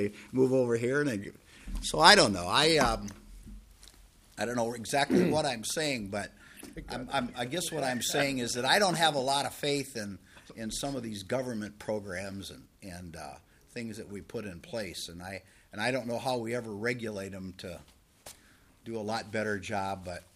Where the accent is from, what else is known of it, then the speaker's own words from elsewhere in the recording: Owatonna, Minnesota, United States; I don't know exactly what they're all doing in my hometown of Owatonna right now.